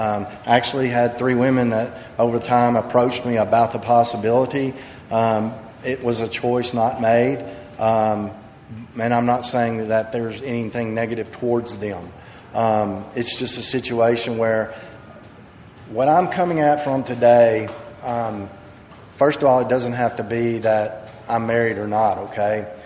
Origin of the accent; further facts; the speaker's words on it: Knoxville, Tennessee, United States; I'm from Knoxville, Tennessee.